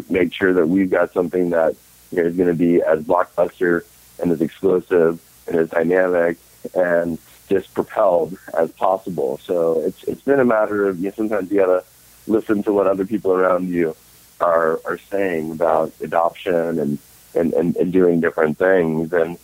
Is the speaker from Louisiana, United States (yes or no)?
yes; New Orleans, Louisiana, United States; Cynthia was born in Texas, and I grew up in New Orleans